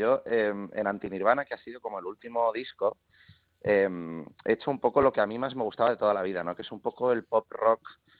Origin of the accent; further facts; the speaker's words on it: Catalonia, Spain; now in Madrid, Spain; yo para empezar soy más del norte que de Madrid, porque yo soy catalán, aunque no lo parezca.